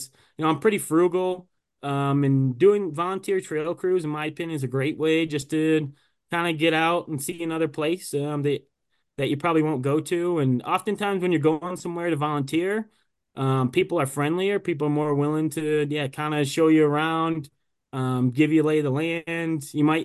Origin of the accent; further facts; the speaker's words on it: Port Huron, Michigan, United States; I grew up in Michigan, grew up outside of Detroit in Port Huron area, about an hour north of there.